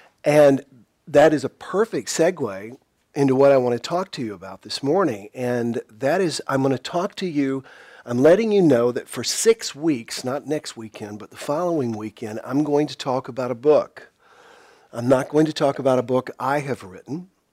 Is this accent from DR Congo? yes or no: no; South Carolina, United States; And I love talking to her because I'm from South Carolina.